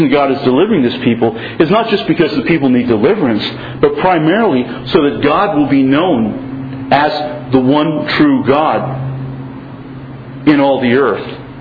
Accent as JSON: {"language": "English", "region": "Pennsylvania", "country": "United States", "tie": "born or raised there", "said": "I grew up in Pennsylvania, and I grew up in a farm, so I know about flies."}